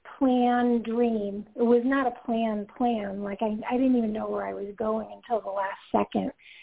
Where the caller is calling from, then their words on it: Georgia, United States; I am calling from Georgia.